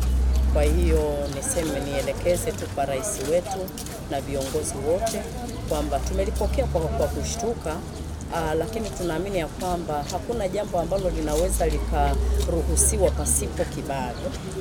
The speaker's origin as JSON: {"language": "Swahili", "region": "Dar es Salaam", "country": "Tanzania", "said": "natokea Dar es Salaam Mbezi Luisi."}